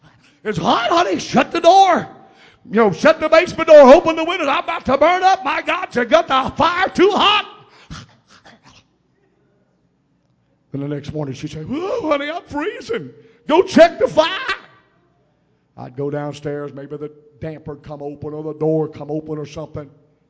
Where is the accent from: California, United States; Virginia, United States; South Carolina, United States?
Virginia, United States; Fairfax; I had been raised in the city all my life. I was a city slicker. I was raised down in Washington, D.C., close to the Capitol, about 12 miles from Washington, raised in Fairfax.